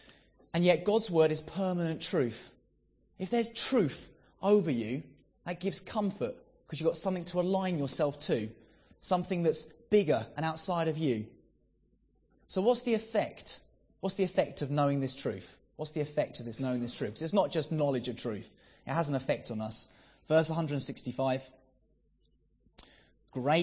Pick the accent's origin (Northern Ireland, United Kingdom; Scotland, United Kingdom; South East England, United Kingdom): South East England, United Kingdom; Brighton; I'm from Brighton. That scene is even more restrictive in Brighton than in a lot of other places.